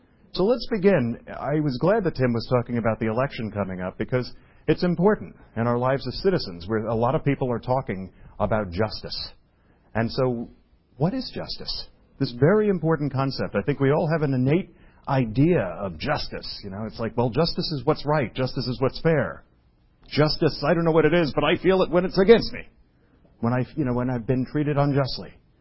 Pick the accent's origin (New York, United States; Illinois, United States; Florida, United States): New York, United States; By the way, it's not because I'm a New Yorker.